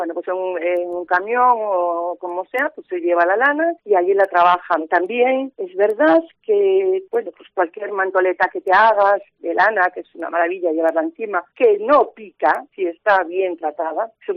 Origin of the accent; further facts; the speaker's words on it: Galicia, Spain; yo que soy de Galicia he visto como, pues eso, que nuestros colchones